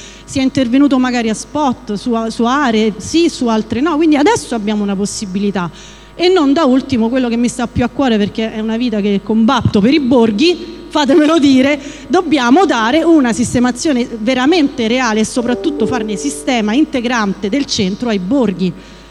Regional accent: Latina, Lazio, Italy; io sono nata e cresciuta a Latina, sono del 76, quasi coetanea del PRG

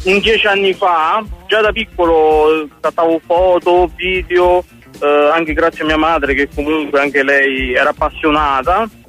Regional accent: Cassino, Lazio, Italy; Io vengo da Cassino

